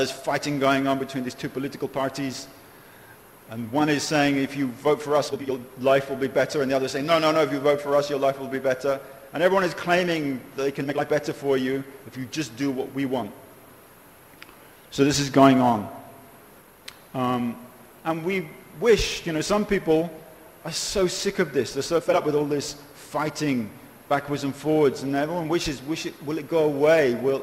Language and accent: English; London, United Kingdom; I was growing up in London in the 60s. And in England, when the devotees first came, I first saw them